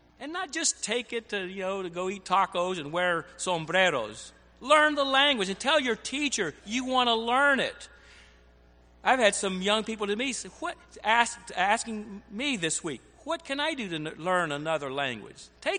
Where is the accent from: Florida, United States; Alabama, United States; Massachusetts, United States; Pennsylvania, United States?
Alabama, United States; now in New Jersey, United States; other cultures than that which, in which I was raised in Alabama, as I'm in New Jersey and New York.